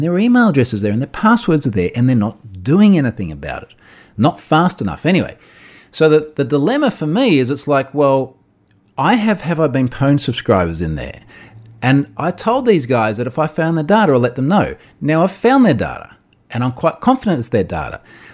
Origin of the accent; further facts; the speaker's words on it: Australia; I'm Australian